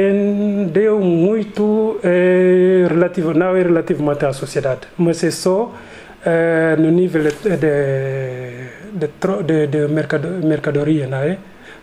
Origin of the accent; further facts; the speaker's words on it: Senegal; Portuguese is a second language; dizer-lhes que sou senegalês e vou voltar a Senegal daqui a pouco